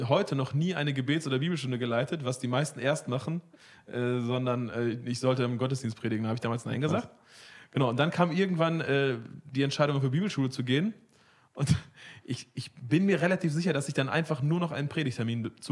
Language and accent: German; Heepen, North Rhine-Westphalia, Germany; ich komme aus der Mennonitenbrüdergemeinde Bielefeld, ich bin in Hepen aufgewachsen, eine tolle Gemeinde.